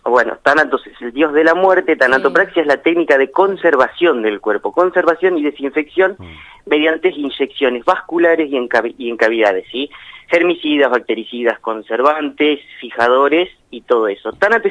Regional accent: Adolfo González Chaves, Buenos Aires Province, Argentina; now in Necochea, Argentina; Les habla … desde la ciudad de Necochea en este momento, pero soy de Adolfo González Chávez, un pueblito de 450 kilómetros al sur de Capital Federal.

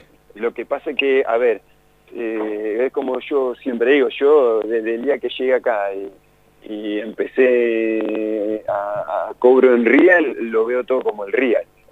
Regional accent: Argentina; Vos viste cómo somos los argentinos.

